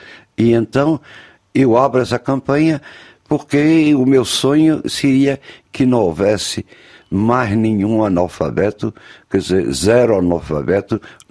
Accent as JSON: {"language": "Portuguese", "region": "Rio de Janeiro", "country": "Brazil", "said": "o Rio de Janeiro, que eu sou carioca também, somos festivos"}